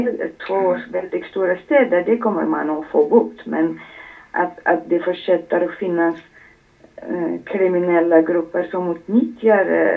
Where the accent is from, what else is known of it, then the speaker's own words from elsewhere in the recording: Iraq; jag som barn i Irak på 79 av 10 år